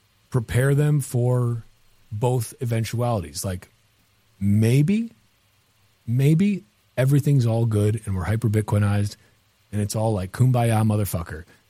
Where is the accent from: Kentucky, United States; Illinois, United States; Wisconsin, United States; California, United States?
Wisconsin, United States; Cause I'm from Bumblefuck Nora, Wisconsin. And like, you just get it there.